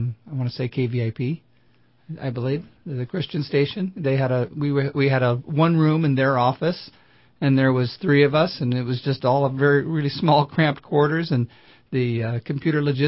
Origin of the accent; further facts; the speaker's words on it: Redding, California, United States; We all grew up, born and raised here in Reading, went to Enterprise High School